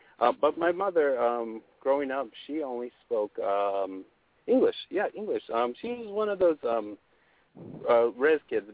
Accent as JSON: {"language": "English", "town": "Tuba City", "region": "Arizona", "country": "United States", "said": "And I could tell them, I'm from Tuba City."}